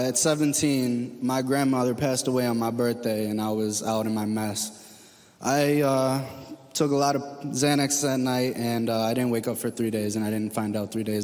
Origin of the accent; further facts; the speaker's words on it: Chicago, Illinois, United States; I'm 22 years old and I'm from Chicago.